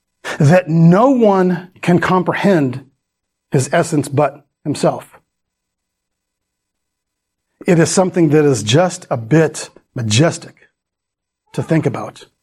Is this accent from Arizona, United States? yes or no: yes; Phoenix, Arizona, United States; you know, I'm from Phoenix. And when, you know, in Phoenix, you know, I remember as a kid, my dad would say, go out and count the stars.